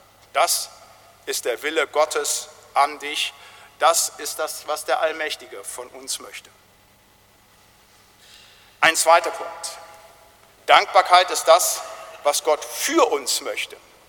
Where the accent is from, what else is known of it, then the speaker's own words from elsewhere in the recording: North Rhine-Westphalia, Germany; da wo ich herkomme im Siegerland